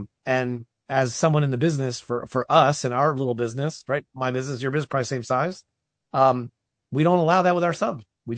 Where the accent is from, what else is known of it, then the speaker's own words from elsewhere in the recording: New Jersey, United States; I'm from Jersey, so I can only imagine the whole 70s disco thing.